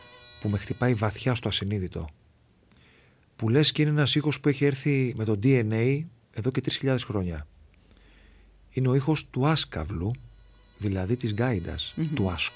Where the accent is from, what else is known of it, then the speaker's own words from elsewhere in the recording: Spilaio, Eastern Macedonia and Thrace, Greece; στο χωριό μου το Σπήλαιο, όπου είχαμε αστική ευγένεια, γιατί ήταν ένα χωριό προσφύγων από την Ανατολική και τη Δυτική Θράκη αλλά και τη Μικρά Ασία